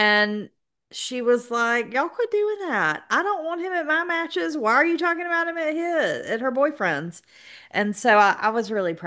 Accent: Georgia, United States; But I get it that we are from South Georgia and we think hot is 105.

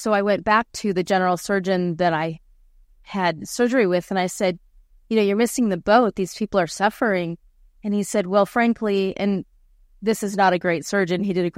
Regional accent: San Diego, California, United States; I am from San Diego

